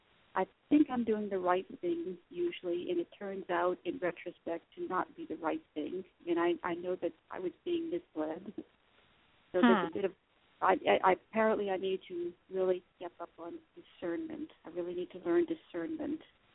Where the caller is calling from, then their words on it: New Orleans, Louisiana, United States; I'm in Greater New Orleans.